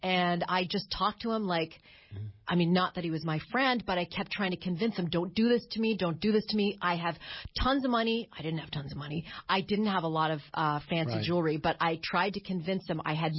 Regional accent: Toronto, Ontario, Canada; born there; That's a good question because I was born in Toronto, and Toronto is kind of Canada's version of New York City.

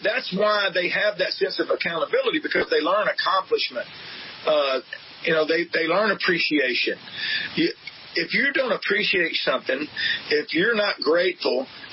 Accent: Nashville, Tennessee, United States; born there; See, I was born in Nashville.

